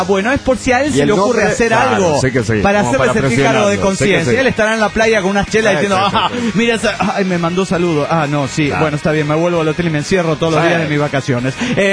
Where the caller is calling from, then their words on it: Golden, Colorado, United States; de Golden, Colorado.